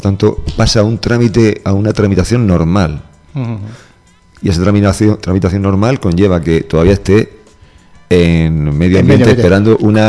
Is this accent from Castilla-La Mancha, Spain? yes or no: no; Almería, Andalusia, Spain; Lo hacemos nosotros, que somos andaluces, y lo hago yo para mi Almería.